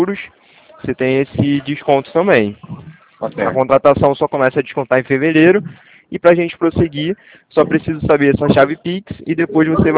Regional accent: Campo Grande, Rio de Janeiro, Brazil; Eu sou daqui de Campo Grande.

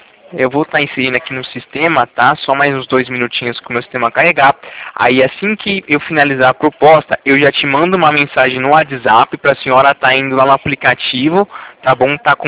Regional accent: Itatiba, São Paulo, Brazil; Eu sou de Itatiba, interior de São Paulo.

